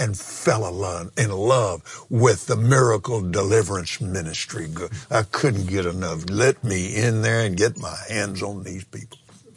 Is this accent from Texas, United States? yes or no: yes; Abilene, Texas, United States; also born or lived in Lubbock; I was born in Lubbock. Then 6 weeks later, because of my dad's a better job with the same, with Jones Business College, we moved to Abilene. But we went to the University Baptist Church in Abilene, Texas.